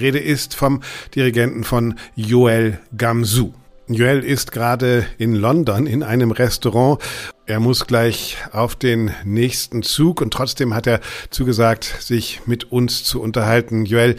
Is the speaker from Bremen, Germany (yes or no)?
yes; Bremen, Germany; Bremen, das ist meine Heimatstadt.